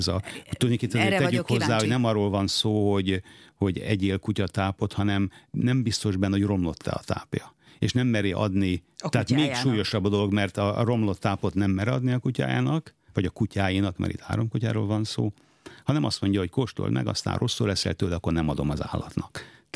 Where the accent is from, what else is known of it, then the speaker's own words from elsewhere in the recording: Kaposvár, Somogy, Hungary; aki kaposvári születésű vagyok, és ott éltem 18 éves koromig